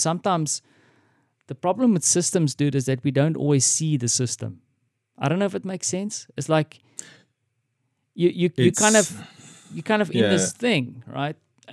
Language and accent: English; South Africa; as a South African, you know, it's especially a weird time, right? It's kind of, you sit back, especially as the white South African